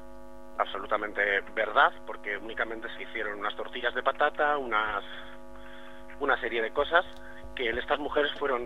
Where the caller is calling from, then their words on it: Balearic Islands, Spain; Soy un oyente de las Islas Baleares